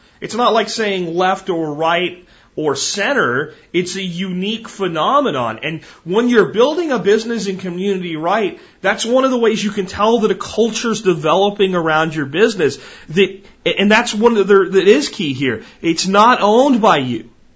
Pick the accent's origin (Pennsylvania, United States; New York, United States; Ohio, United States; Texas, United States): Pennsylvania, United States; Pottsville; If we go to my little town that I grew up in Pennsylvania, Pottsville was part of it. But where my grandparents were is really where I spent more time, in Minersville.